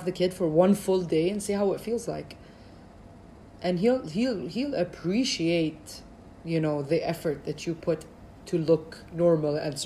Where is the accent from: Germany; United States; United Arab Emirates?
United Arab Emirates; Dubai; moved away as an adult; I was raised in Dubai my whole life. I've only lived here for about 4 or 5 years.